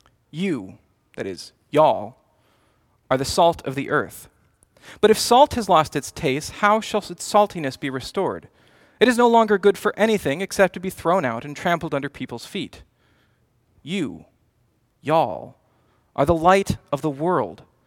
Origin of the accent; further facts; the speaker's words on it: Pittsburgh, Pennsylvania, United States; Or in my hometown of Pittsburgh, they'd use yins.